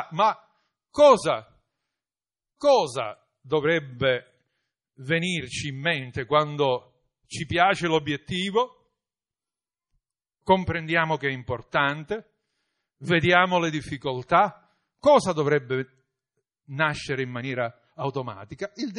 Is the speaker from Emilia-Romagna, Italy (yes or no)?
no; Sicily, Italy; E noi sicuramente come siciliani, italiani in genere, ma siciliani